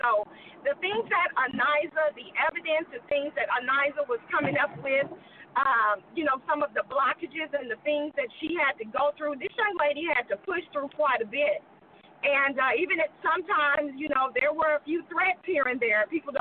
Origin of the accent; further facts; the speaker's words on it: Kansas City, Missouri, United States; I am from the Kansas City Metroplex.